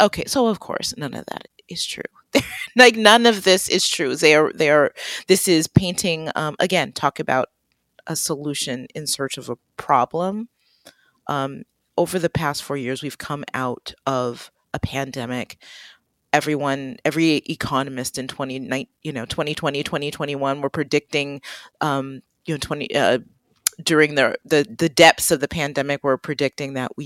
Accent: Detroit, Michigan, United States; Listen, I'm from Detroit.

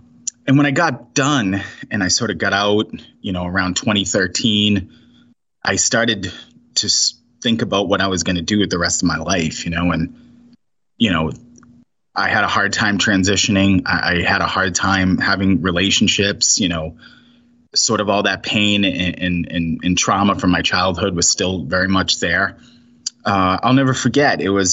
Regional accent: Boston, Massachusetts, United States; about 20 minutes from where I grew up in Boston.

